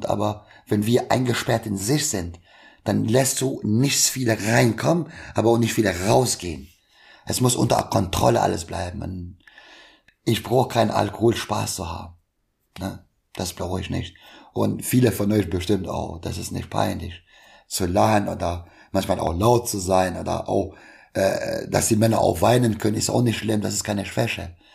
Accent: Kosovo; ich komme jetzt aus Kosovo, aus Deutschland und dann zwei verschiedene Kulturen hin und her

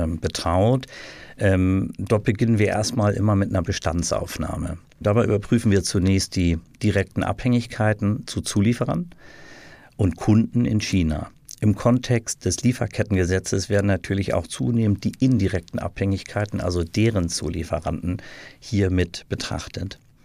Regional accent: Germany

